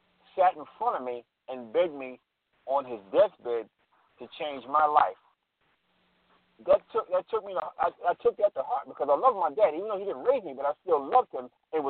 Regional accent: New York, United States; He was born and raised in New York, as I was, in and out of prison.

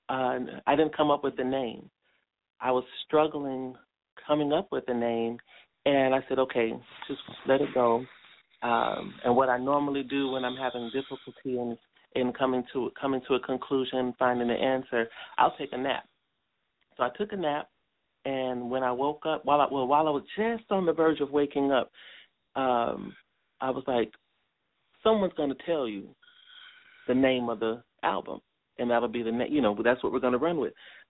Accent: Milwaukee, Wisconsin, United States; at the time I was in my hometown, Milwaukee.

